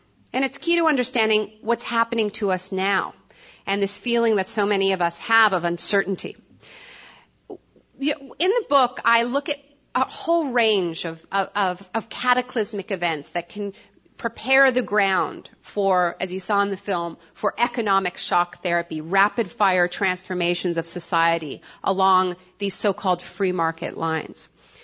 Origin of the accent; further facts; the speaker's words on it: Canada; I'm Canadian, I'm a dual citizen, by the way, Canadian and American. My parents actually met in California, and my father was a war resister and came to Canada during the Vietnam War.